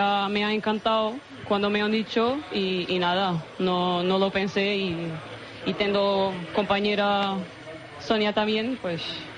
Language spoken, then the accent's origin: Spanish; Portugal; Spanish is a second language; Sí, soy portuguesa.